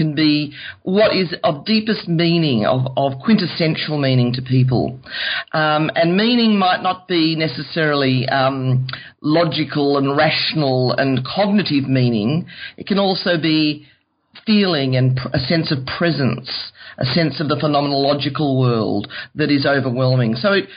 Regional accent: Australia; They replicate Australian, colloquial language, down-to-earth characters in settings that, as an Australian, one recognises.

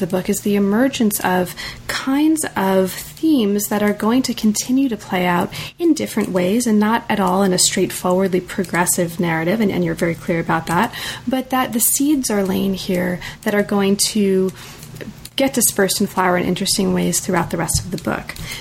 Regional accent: United States; I'm very American.

